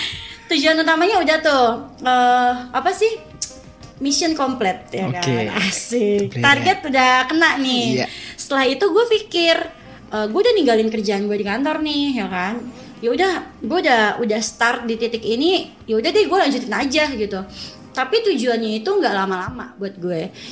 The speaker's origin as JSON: {"language": "Indonesian", "town": "Bogor", "region": "West Java", "country": "Indonesia", "also_born_or_lived": "Jakarta", "said": "Aku asli Bogor."}